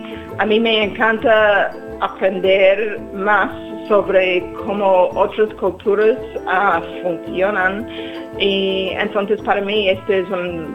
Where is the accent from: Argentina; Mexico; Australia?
Australia; Cairns, Queensland; Spanish is a second language; also born or lived in Cooktown / Townsville; yo nací en Cairns, en el norte de Queensland, y mi familia es indígena. Yo viví en varios pueblos como Cooktown y Townsville